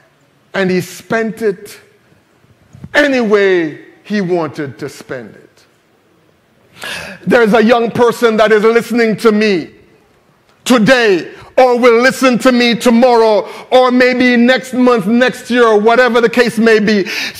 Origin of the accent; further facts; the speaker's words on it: Jamaica; I grew up in Jamaica, and in America, you don't clean shoes. You just throw them out and get a new pair. But in Jamaica, you had to clean shoes.